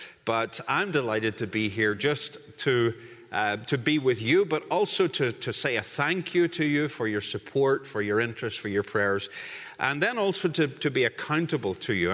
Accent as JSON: {"language": "English", "region": "Northern Ireland", "country": "United Kingdom", "said": "I'm sorry, but I'm Northern Irish and I love alliteration."}